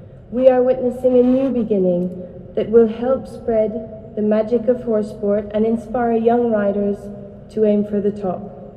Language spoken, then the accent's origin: English; Amman, Amman Governorate, Jordan; I grew up in Amman, Jordan, a half a world away from here.